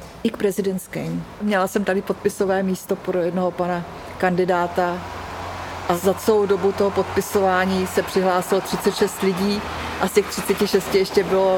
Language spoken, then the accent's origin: Czech; Jirkov, Ústí nad Labem Region, Czechia; pocházím původně z Podkrušnohoří, z městečka Jirkov.